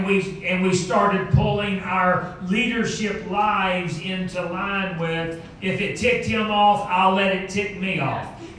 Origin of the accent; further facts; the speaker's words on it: Fort Smith, Arkansas, United States; Brother Lumpkin was my pastor growing up in Fort Smith, Arkansas, and he said this.